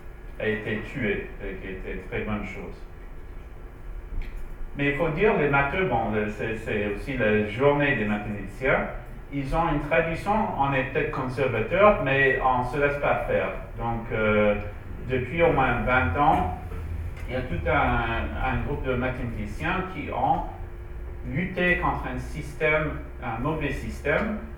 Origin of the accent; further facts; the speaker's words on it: Canada; French is a second language; je suis désolé, je suis canadien, je vais faire un bilingue, je vais essayer de parler français, mais les mots c'est en anglais.